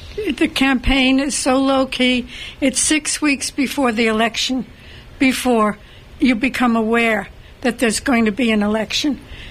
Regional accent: New York City, New York, United States; also born or lived in Spain; And growing up in New York City, which is a very liberal city, my first shock was when I went to live in Spain

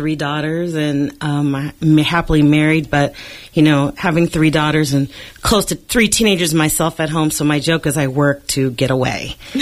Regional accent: Oakland, California, United States; Yeah, I'm originally from Oakland

